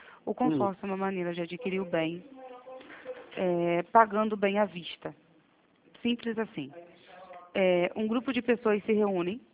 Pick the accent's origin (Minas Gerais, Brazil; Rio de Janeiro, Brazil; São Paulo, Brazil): Rio de Janeiro, Brazil; Duque de Caxias; Só que eu sou da Baixada, sou de Caxias.